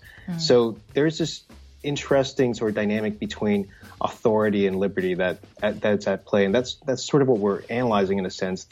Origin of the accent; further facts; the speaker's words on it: United States; You know, I'm Asian American, so I don't come from or see a perspective as closely to her